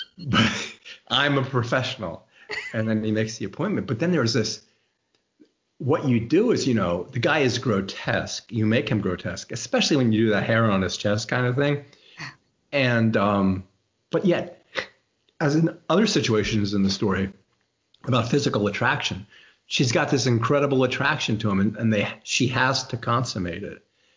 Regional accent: United States; And the other thing is, since I'm American

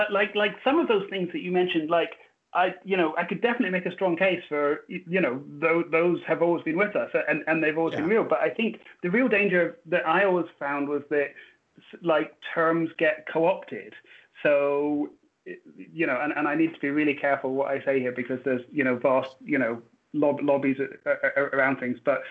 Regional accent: Scotland, United Kingdom; I come from Scotland, as I said

